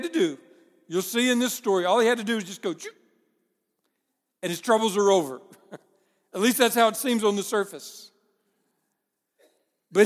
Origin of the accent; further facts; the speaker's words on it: Paris, Texas, United States; I grew up in Northeast Texas, a little town called Paris. Little church outside my hometown in Paris, Texas